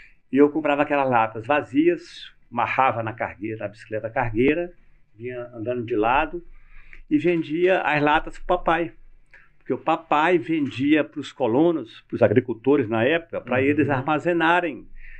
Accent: Maranhão, Brazil; born there; eu nasci no interior do Maranhão. E o quarto do meu pai, onde eu nasci, porque eu nasci em casa naquela época, era atrás do comércio

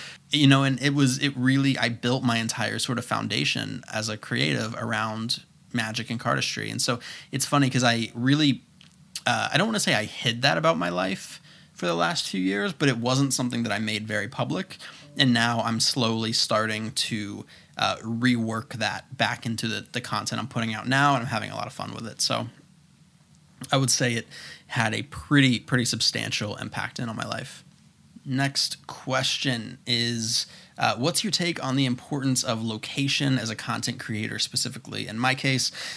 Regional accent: Florida, United States; A bad habit I had whenever I was growing up in Florida was I blamed my location on everything.

